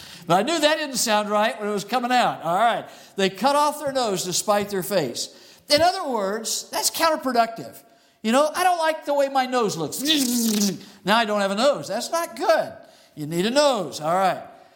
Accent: Arizona, United States; I grew up in Arizona, they have a lot of pyrite around Arizona

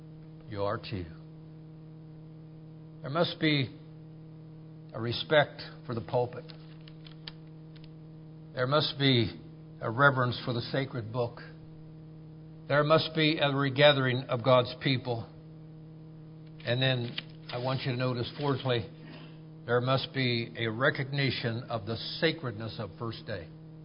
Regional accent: Ohio, United States; Remember when I grew up in Ohio, we had what we called the Ohio Blue Laws.

